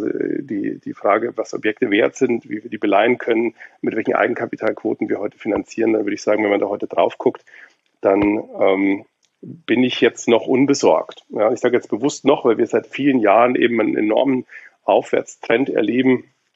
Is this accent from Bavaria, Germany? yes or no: yes; Munich, Bavaria, Germany; born there; Aber ich bin in München geboren